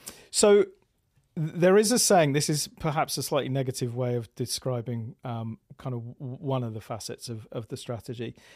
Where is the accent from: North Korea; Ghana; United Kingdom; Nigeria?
United Kingdom; now in Austin, United States; Hey, I'm British, living in Austin. Every time I open my mouth, I think I offend people in this city.